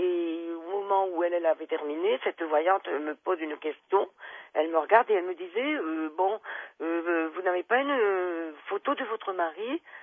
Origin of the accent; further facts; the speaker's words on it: Hauts-de-France, France; parce que je suis nordiste.